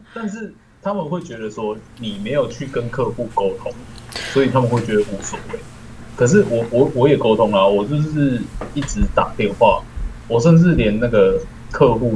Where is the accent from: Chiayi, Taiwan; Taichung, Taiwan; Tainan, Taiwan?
Taichung, Taiwan; 因为我刚刚想说我是台中的啊，讲出来了。